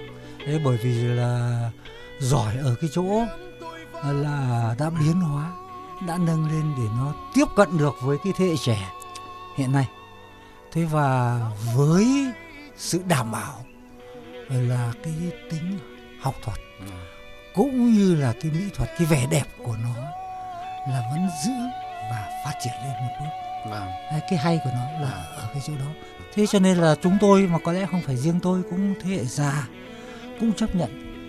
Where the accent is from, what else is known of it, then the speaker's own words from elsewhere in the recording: Cot Village, Hanoi, Vietnam; Mà tôi là giờ là dân làng Cót, tức là ngoại thành Hà Nội lúc đó.